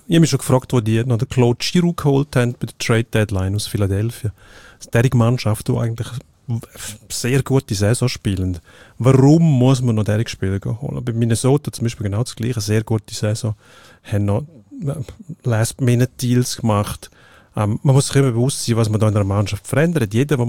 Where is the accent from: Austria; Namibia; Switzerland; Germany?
Switzerland; Swiss Plateau; Wo kommst du her? Also Mittelland irgendwo. Aus dem Gebiet zwischen Zürich und Genf, wo ich nicht näher beschreibe.